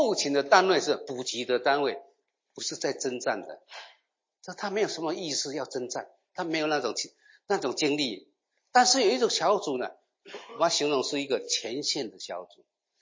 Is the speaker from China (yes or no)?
no; Taipei, Taiwan; 因为我在台北长大的，去到那乡下的地方，也没有瓦斯烧柴的，煮饭要烧柴。